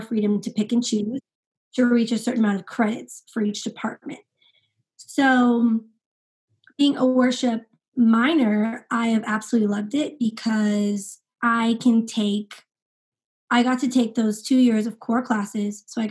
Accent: Escondido, California, United States; Specifically, Escondido, California, which is outside of San Diego.

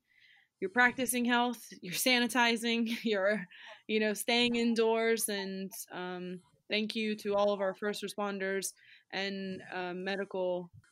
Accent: Florida, United States; And for those who don't know, because we're from Florida, we have a store called

